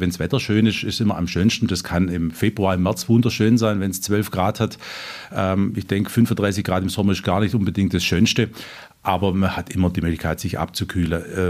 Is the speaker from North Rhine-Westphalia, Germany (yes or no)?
no; Friedrichshafen, Baden-Württemberg, Germany; Ja, ich bin in Friedrichshafen geboren und aufgewachsen, arbeite auch hier